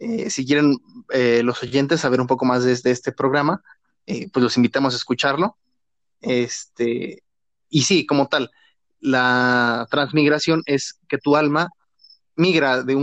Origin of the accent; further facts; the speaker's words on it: Mexico; Pues sí, soy mexicano, ¿no?